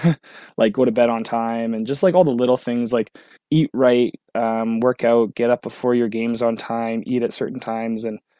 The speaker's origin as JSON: {"language": "English", "town": "Sudbury", "region": "Ontario", "country": "Canada", "said": "So like, I'm from Sudbury. It's not that far down the road."}